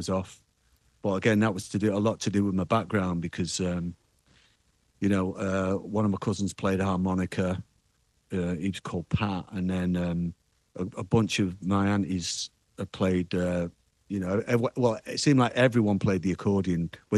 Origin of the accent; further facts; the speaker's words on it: Manchester, North West England, United Kingdom; So it's in you, you know, even if you grow up in Manchester.